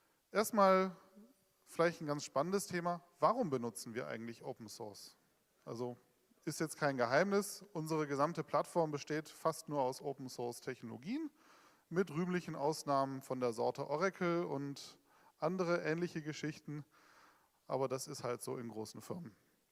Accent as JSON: {"language": "German", "region": "Berlin", "country": "Germany", "said": "Ich bin ja auch aus Berlin"}